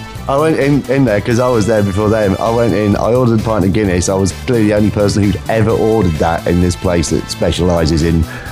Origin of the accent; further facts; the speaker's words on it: Nottingham, East Midlands, United Kingdom; I didn't mention I was from Nottingham. That was the mistake I made last time.